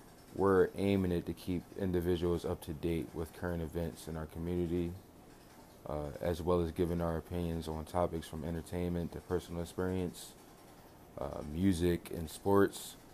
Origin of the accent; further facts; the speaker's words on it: Philadelphia, Pennsylvania, United States; now in Pittsburgh, United States; I'm 26. I'm from Philly. I currently live in Pittsburgh.